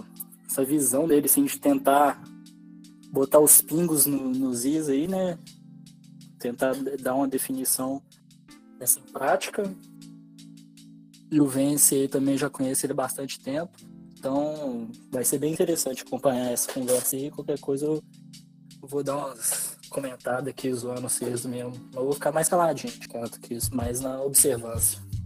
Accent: Belo Horizonte, Minas Gerais, Brazil; sou de Belo Horizonte, tenho 27 anos

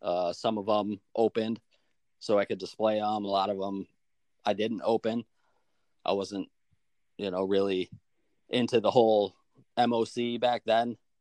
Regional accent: Buffalo, New York, United States; No, born and raised in Buffalo, never left. The city stuck with me.

